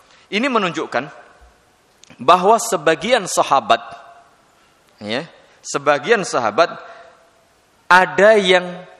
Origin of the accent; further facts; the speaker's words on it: Wonogiri, Central Java, Indonesia; Kalau tempat saya itu terus terang saya daerah-daerah Wonogiri sana itu masih kental dengan perdukunan.